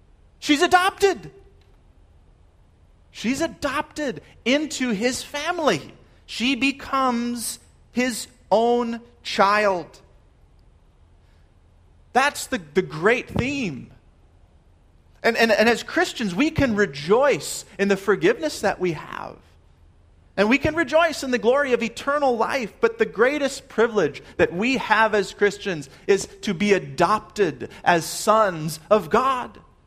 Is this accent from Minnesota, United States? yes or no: yes; Minnesota, United States; The first one being, I'm from Minnesota.